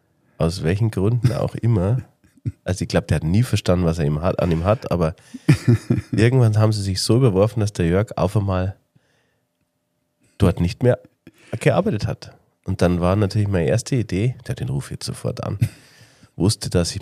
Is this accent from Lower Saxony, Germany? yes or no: no; Bavaria, Germany; und das noch als Bayer. Das war schon mal mein erster Trumpf, muss ich ganz ehrlich sagen, weil uns Bayern mag man fast überall.